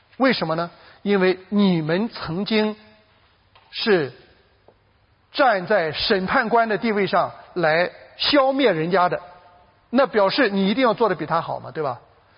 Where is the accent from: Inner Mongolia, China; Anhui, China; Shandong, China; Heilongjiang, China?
Shandong, China; Xintai; 我小的时候在山东省的新泰县啊